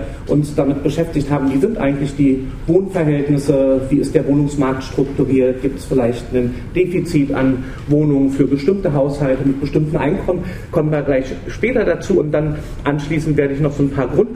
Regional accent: Berlin, Germany; Ich klinge ganz deutlich so, als komme ich nicht hier aus der Region. Und das stimmt auch. Bin in Berlin groß geworden, arbeite in Berlin, bin in Berlin in wohnungspolitischen Initiativen aktiv

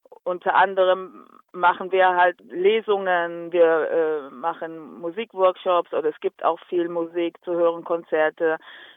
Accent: Cologne, North Rhine-Westphalia, Germany; weil ich mich mit Köln sehr verbunden fühle. Ich bin Kölnerin, das sage ich auch immer gerne und ich liebe Köln.

